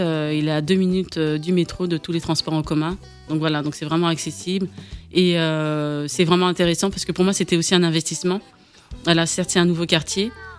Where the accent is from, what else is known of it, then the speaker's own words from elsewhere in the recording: Champigny-sur-Marne, Île-de-France, France; also born or lived in Paris; Je suis née en France, à Paris, dans le 20e arrondissement. Ensuite, j'ai grandi à Champigny-sur-Marne. Voilà, une bonne partie de ma vie jusqu'à ce que je me marie et que j'habite après, que je retourne à Paris.